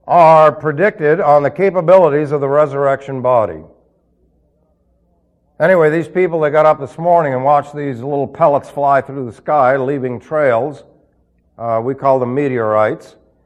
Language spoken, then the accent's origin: English; New York City, New York, United States; But then he was raised in Indiana and I was raised in New York City, so you see people speak a little differently in New York City.